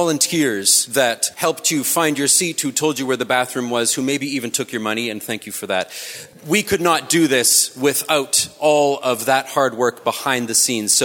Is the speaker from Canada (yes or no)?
yes; Western Canada, Canada; I can't skate. I'm from Western Canada. I curled a lot.